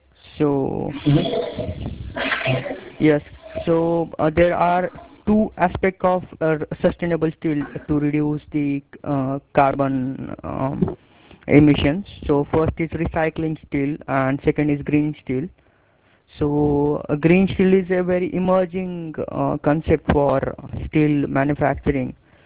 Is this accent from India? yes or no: yes; India; from India.